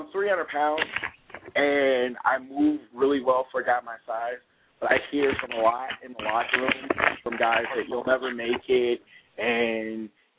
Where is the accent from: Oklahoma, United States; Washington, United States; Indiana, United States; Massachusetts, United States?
Indiana, United States; Hammond; Hey, I'm from Hammond, Indiana.